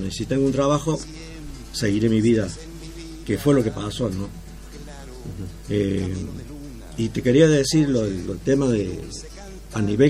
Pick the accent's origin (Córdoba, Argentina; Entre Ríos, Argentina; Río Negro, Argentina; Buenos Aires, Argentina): Córdoba, Argentina; Cruz del Eje; yo soy nacido en Cruz del Eje y cuando yo me recibo de maestro en la Escuela Normal de Cruz del Eje